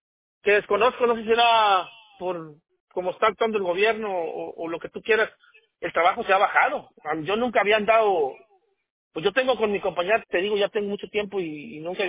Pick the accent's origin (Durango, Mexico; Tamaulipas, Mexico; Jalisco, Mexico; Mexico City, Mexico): Tamaulipas, Mexico; Yo soy de aquí, de Tamaulipas.